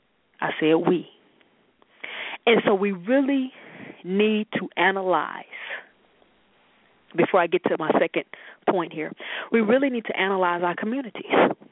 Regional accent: Waco, Texas, United States; when I was growing up in South Waco, my grandmother's neighborhood, the bookmobile always came every Saturday

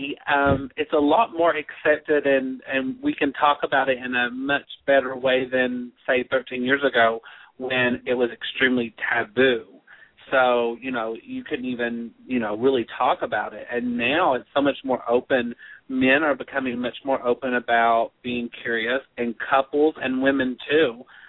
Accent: the South, United States; I'm from the South. I moved back to Kentucky about 5 years ago

